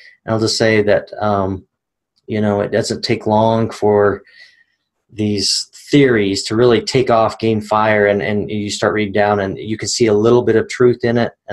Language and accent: English; Roosevelt, United States; One, when I was a child, I grew up here in Roosevelt, and there was one night that I was up late.